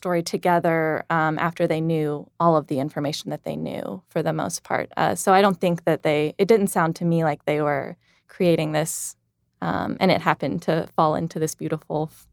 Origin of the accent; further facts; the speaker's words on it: Tuscaloosa, Alabama, United States; Yeah, I'm from Tuscaloosa, which is not too far from Woodstock.